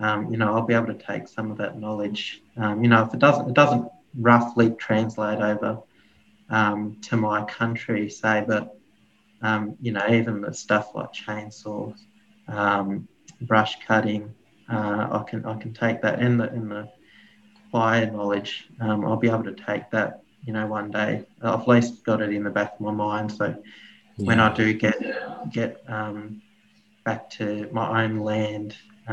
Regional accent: New South Wales, Australia; the far west New South Wales area. So I grew up there, and I didn't really have at the time. I didn't grow up on country, so we did a bit of fishing on the river

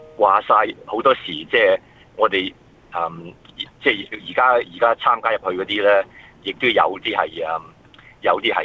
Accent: China; now in Australia; 咁我哋中國人好似頭先你講，亦都係佔咗一個好大嘅

